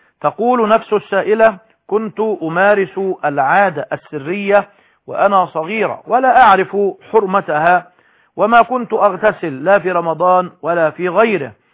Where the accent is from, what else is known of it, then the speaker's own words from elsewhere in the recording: Egypt; مطبق عندنا في مصر وفي الجزائر وفي سوريا وفي غيرها